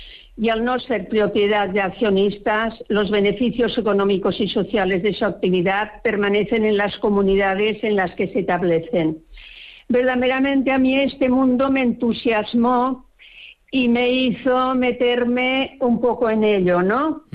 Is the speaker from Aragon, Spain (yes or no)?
yes; Huesca, Aragon, Spain; born there; Jo, igual que el Josep Maria, no sóc menorquí, el meu marit sí que ho era, jo vaig néixer a Huesca